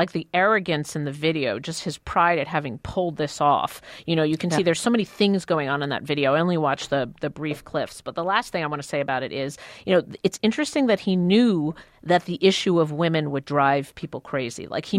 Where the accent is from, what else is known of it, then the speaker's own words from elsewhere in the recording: Israel; now in United States; I'm from Israel